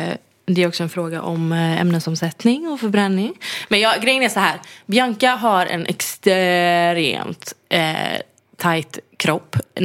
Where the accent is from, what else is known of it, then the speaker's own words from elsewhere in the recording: Sweden; Ja, men också jag är svensk.